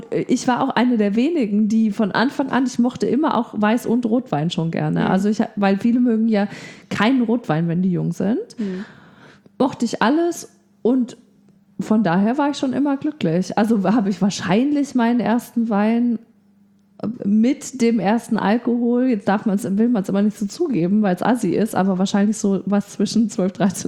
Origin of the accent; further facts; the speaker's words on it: Bavaria, Germany; Also ich komme ja aus Bayern, wo ja auch Bier so das normale Getränk ist.